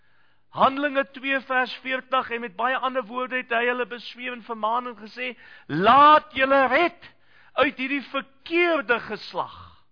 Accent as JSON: {"language": "Afrikaans", "region": "Eastern Cape", "country": "South Africa", "said": "Waar ek vandaan kom in die Ooskaap praat ons van skollies."}